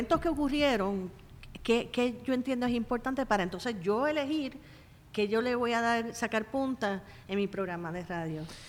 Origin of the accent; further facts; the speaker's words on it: Puerto Rico; Yo amo esta patria, yo soy puertorriqueña, mi espíritu corre por todo Santurce y Ocean Park.